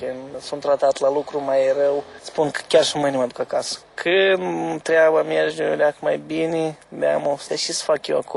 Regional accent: Moldova; now in London, United Kingdom; de obicei toți moldovenii se prezintă că noi suntem din Europa de Est. Suntem tratați nu prea bine.

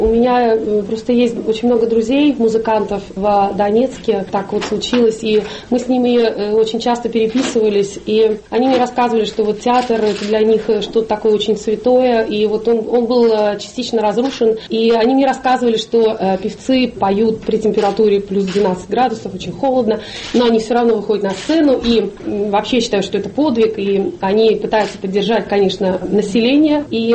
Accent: Krasnodar, Krasnodar Krai, Russia; born there; я родилась в Краснодаре, а Краснодар – это, по-моему, просто смесь Украины с Россией.

